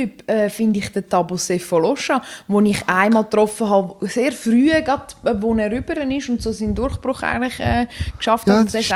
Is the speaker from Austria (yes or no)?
no; Switzerland; Dann heisst es auch bei uns in der Schweiz so, nein, kannst du nicht einen anderen nehmen, weißt du, der ist schon gewesen.